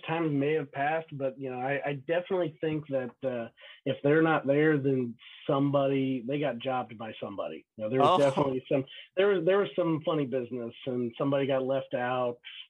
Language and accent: English; Kentucky, United States; now in Dayton, United States; So like you just mentioned, born and raised in Kentucky, but my wife and I, we met in college at the University of Kentucky.